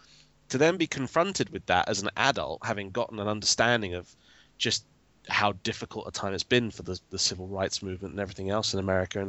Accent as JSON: {"language": "English", "region": "South East England", "country": "United Kingdom", "said": "I'm from Buckinghamshire, you know? It's like the anti-Compton."}